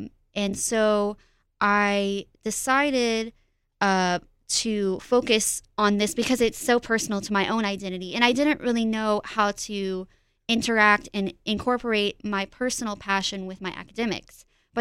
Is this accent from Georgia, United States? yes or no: yes; Decatur, Georgia, United States; I grew up in Decatur, Georgia, mm-hmm. so I went to Decatur High School.